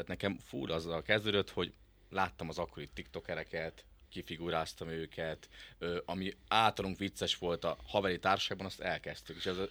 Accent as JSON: {"language": "Hungarian", "town": "Keszthely", "region": "Zala", "country": "Hungary", "said": "Keszthely."}